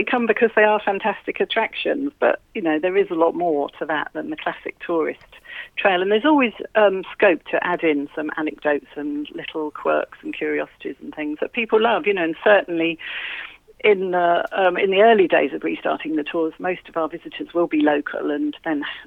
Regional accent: Cambridge, East of England, United Kingdom; I actually was born and brought up in Cambridge

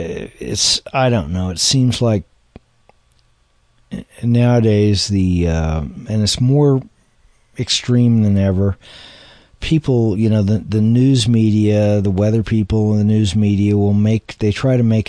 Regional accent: Kansas, United States; I was born and raised in Kansas, and I lived quite a bit in Kansas.

